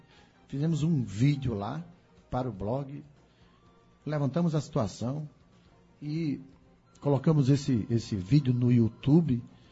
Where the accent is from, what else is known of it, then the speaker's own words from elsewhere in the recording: Afogados da Ingazeira, Pernambuco, Brazil; aqui em Afogados da Engazeira, por ser minha terra natal